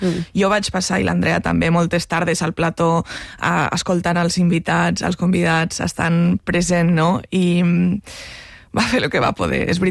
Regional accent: Catalonia, Spain; les dues som catalanes

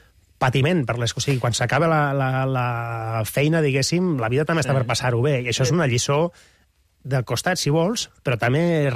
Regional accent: Catalonia, Spain; però també som catalans i ho hem de fer així, no? Hem d'exagerar.

